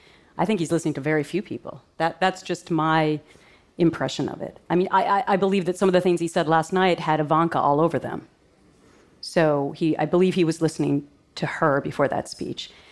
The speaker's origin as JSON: {"language": "English", "region": "Minnesota", "country": "United States", "tie": "born or raised there", "said": "And I grew up in Minnesota, so I have an understanding of middle America, and I've never forgotten it."}